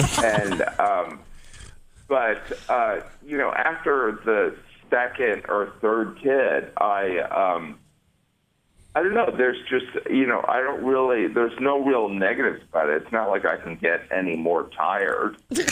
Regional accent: Midwest, United States; And, you know, I'm from the Midwest and she's from the Midwest.

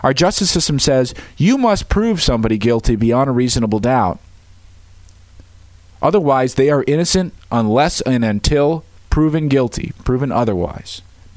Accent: Wisconsin, United States; I grew up in Wisconsin, love Wisconsin, a Packers fan, Brewers fan, Badgers fan, all of it.

